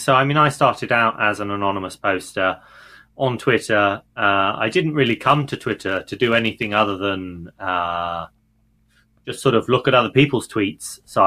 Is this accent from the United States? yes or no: no; England, United Kingdom; Yeah, for my sins, I am English.